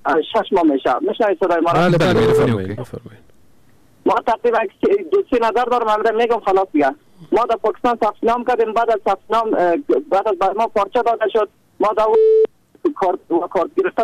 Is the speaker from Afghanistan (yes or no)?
yes; Badakhshan, Afghanistan; now in Pakistan; ما از بدخشان هستم، خودم در پاکستان فامینم.